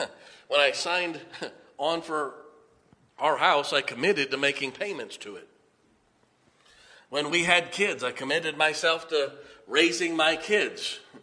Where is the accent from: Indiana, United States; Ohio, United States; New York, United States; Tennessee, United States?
Ohio, United States; Canton; I grew up in Canton, Ohio. I got saved at Canton Baptist Temple and baptized at Central Baptist until I left for Bible college.